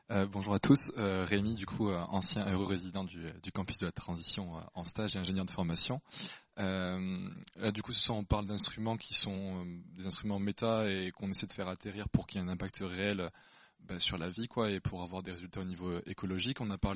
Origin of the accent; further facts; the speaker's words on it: Nouvelle-Aquitaine, France; moi je suis du Lot-et-Garonne, donc ce fleuve-là a une importance forte pour moi